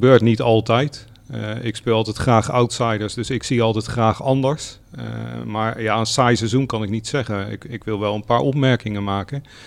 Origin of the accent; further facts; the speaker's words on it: Leidschendam, South Holland, Netherlands; Dus zeker die van Voorschoten, omdat ik kom uit Leidschendam.